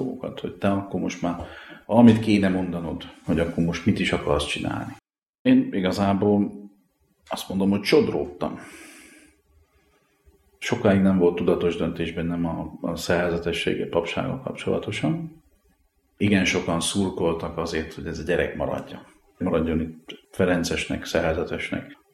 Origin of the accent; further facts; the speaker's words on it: Zalaudvarnok, Zala, Hungary; also born or lived in Zalaszentgrót; Én rendes paraszti származású ember vagyok. Szülővárosom Zalaszengród, mert csak ott volt szülő otthon, de én Zalaudvarnokon nőttem föl, és azt a helyet tartom szülőfalumnak.